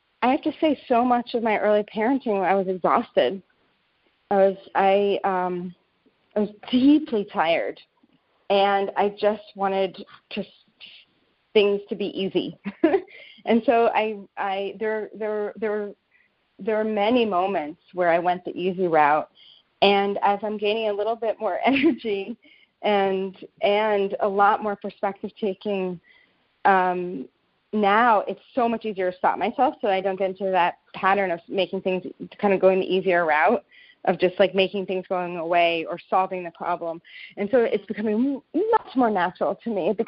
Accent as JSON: {"language": "English", "town": "New York City", "region": "New York", "country": "United States", "tie": "born or raised there", "said": "so I grew up in New York City in a pretty fast-paced, competitive environment."}